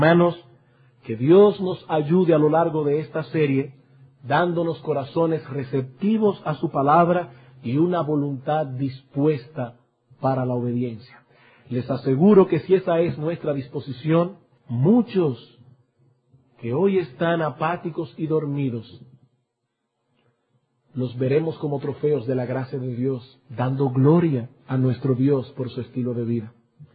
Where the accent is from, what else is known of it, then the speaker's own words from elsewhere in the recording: San Juan de la Maguana, San Juan, Dominican Republic; Yo recuerdo allá en mi pueblo, en San Juan de la Maguana, que uno se levantaba en ciertas épocas del año por la mañana